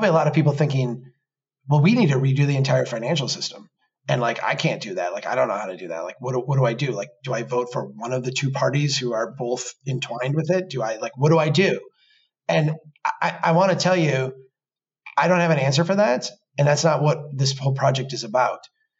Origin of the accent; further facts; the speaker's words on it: Minnesota, United States; I'm from Minnesota. I remember when we got our basketball team when I was a young kid.